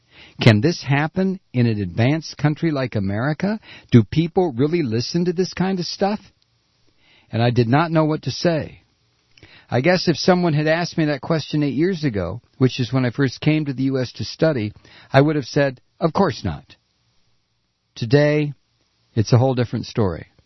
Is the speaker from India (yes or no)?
yes; India; I am originally from India, and as you know, most Indians, especially elderly people, are quite religious, whether they are Hindus or Muslims.